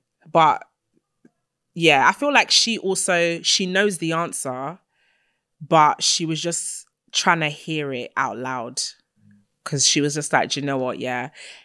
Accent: Nigeria; I'm Nigerian. That's not a shock.

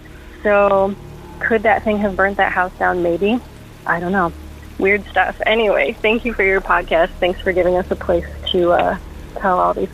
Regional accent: Michigan, United States; So this town that I grew up in was in Hillsdale County.

